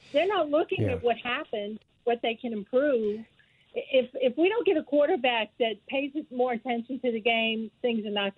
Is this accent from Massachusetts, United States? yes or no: no; Harahan, Louisiana, United States; After I graduated high school, I grew up in Harahan.